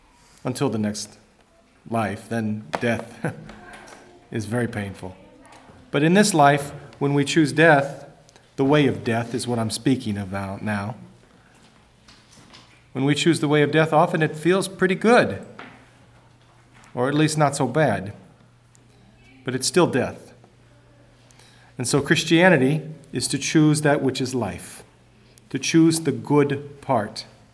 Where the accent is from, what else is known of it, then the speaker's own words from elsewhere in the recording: Ireland; Maybe it's me being an Irishman or something.